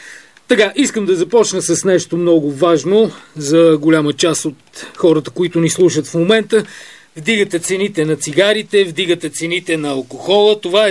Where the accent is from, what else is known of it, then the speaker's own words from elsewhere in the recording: Plovdiv, Plovdiv Province, Bulgaria; бях забравил, че съм от Пловдив